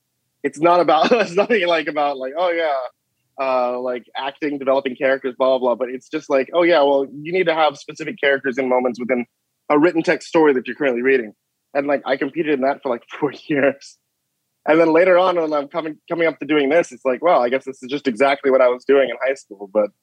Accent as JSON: {"language": "English", "region": "Texas", "country": "United States", "said": "I'm from Texas as well."}